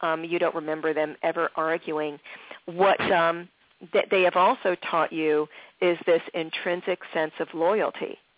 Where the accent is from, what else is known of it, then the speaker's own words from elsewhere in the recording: Philadelphia, Pennsylvania, United States; that means a lot to folks who are born and raised in Philly, because there are so many of us who don't live there anymore.